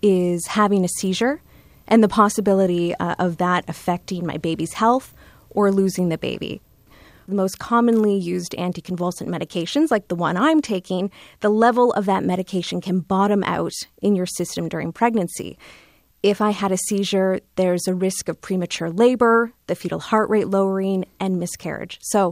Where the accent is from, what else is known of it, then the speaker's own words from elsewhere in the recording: Toronto, Ontario, Canada; live in the same house I grew up in Scarborough, a suburb of Toronto